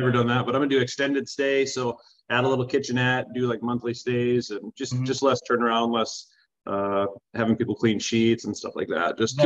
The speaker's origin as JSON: {"language": "English", "town": "Mitchell", "region": "South Dakota", "country": "United States", "tie": "born or raised there", "said": "born and raised in Mitchell, South Dakota. I'm still a resident currently."}